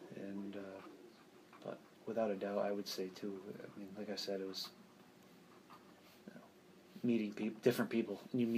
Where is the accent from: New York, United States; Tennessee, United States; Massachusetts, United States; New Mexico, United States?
New York, United States; You drive around. I grew up in this area in upstate New York.